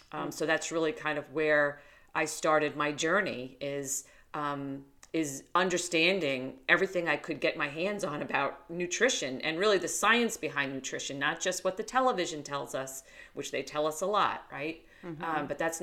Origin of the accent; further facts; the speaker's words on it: New York, United States; accent: East Coast; Well, as you could probably tell from a little bit of my accent, I am originally from the East Coast. I'm from New York. That's where I was born and raised there.